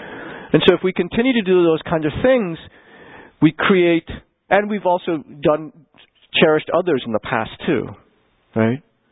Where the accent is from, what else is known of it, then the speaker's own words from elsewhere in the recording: Kolkata, West Bengal, India; I come from Calcutta. You know, I actually went to school in Calcutta. I went to the Jesuit. It was staffed by Belgian and French priests.